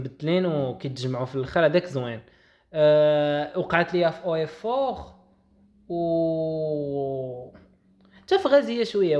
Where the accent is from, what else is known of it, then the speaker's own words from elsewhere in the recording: Morocco; زعما يمكن حنا مغاربه وكنبغيو نبقاو نسجعوا المنتوز المغربي